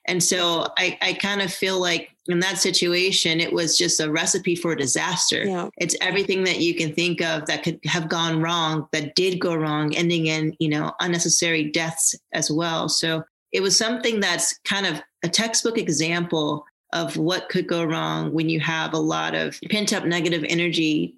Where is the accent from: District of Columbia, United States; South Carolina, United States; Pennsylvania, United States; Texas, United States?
District of Columbia, United States; Washington; especially because I'm a native Washingtonian. I'm from Washington, D.C. Mm-hmm. I grew up not that far from the Capitol.